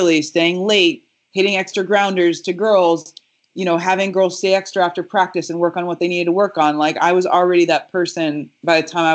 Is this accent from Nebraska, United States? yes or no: yes; Omaha, Nebraska, United States; I grew up in Omaha, Nebraska, right? Like I grew up in West Omaha, not very diverse, by the way.